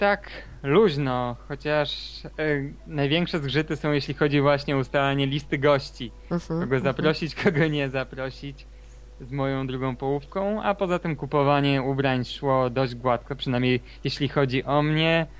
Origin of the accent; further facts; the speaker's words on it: Lublin Voivodeship, Poland; Ja jestem oryginalnie z Podlublina, z takiej wsi Marysi.